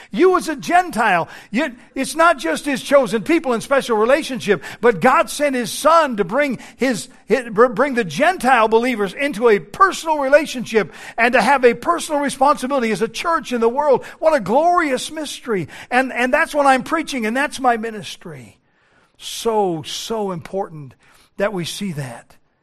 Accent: Denver, Colorado, United States; born there; It's like the Rocky Mountains in Colorado, where I was born in Denver.

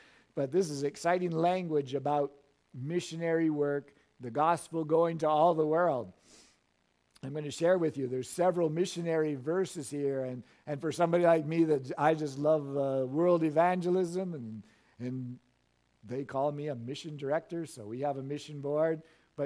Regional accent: Canada; this verse gives me very great mixed emotions as a Canadian

